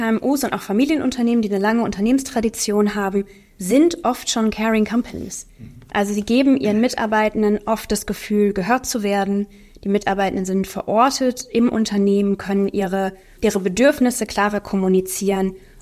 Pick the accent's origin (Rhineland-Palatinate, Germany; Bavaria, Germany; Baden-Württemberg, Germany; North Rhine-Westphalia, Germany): North Rhine-Westphalia, Germany; ich bin im Ruhrgebiet aufgewachsen und wir hatten Zechensiedlungen, Werksiedlungen, Eisenbahnersiedlungen.